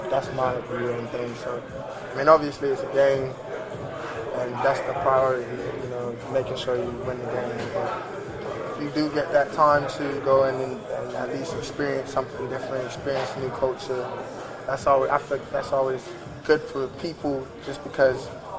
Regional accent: Hackney, London, United Kingdom; born there; Hackney. I was born in Hackney, North London.

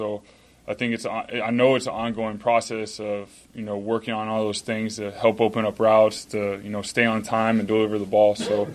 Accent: the South, United States; I mean, I think y'all know I'm from the South and went to Arizona.

